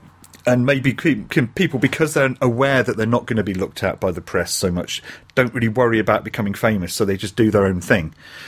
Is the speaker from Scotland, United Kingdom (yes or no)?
yes; Dundee, Scotland, United Kingdom; when I moved away from Dundee, I was kind of at that point because Dundee only has 120,000 people. I think it's actually gone up a little bit, so I think it's more about 130 now. So it's fairly small